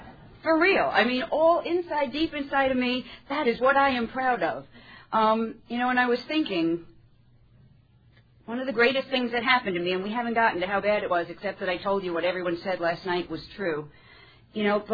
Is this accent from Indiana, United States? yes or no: no; New York, United States; Grew up, two kids, parents who are teachers, on Long Island in New York. So that's sort of where I really believe I'm a New Yorker inside. I'm a New Yorker